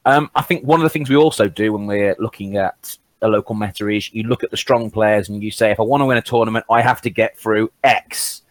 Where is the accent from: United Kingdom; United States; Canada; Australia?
United Kingdom; Midlands; I come from the Midlands